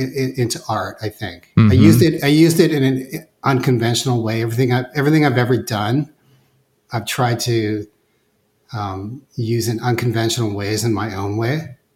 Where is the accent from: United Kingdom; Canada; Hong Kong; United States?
Canada; Vancouver, British Columbia; I'm born and raised in Vancouver, which, like, what makes Vancouver great is just it's a very cosmopolitan city, and it brings in people from all over the world.